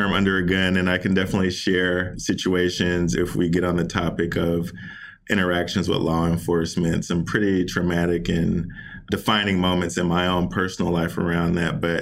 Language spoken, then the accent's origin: English; the South, United States; growing up in the South, there's kind of this Southern hospitality is a real thing.